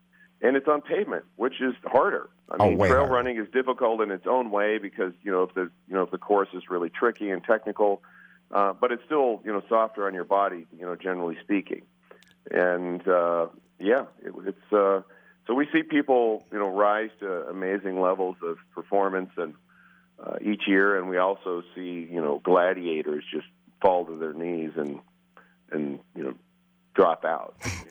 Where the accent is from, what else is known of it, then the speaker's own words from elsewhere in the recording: Glendora, California, United States; I grew up in Glendora, which is an L.A. suburb.